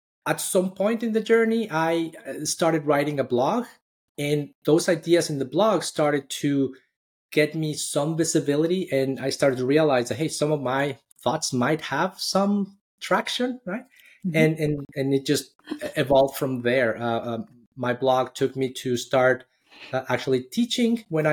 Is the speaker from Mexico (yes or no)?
yes; Mexico City, Mexico; Well, my journey really started in Mexico City. So I'm born and raised in Mexico City. I studied engineering there